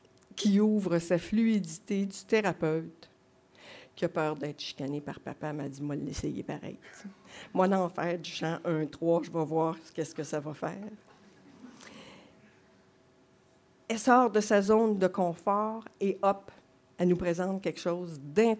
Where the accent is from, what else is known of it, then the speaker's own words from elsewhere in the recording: Quebec, Canada; accent: Quebec French; peut-être avec mon accent québécois, que vous ne prenez pas toute l'atmosphère